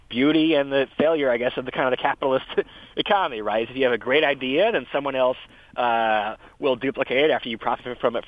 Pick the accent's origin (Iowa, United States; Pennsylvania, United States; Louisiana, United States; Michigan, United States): Michigan, United States; I did grow up in Michigan. I grew up in the Midwest, so you still have the kind of tradition of it's kind of your church as you kind of watch football on Sundays no matter what.